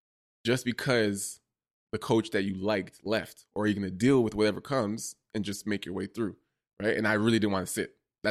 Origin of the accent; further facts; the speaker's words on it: Toronto, Ontario, Canada; I'm from Toronto.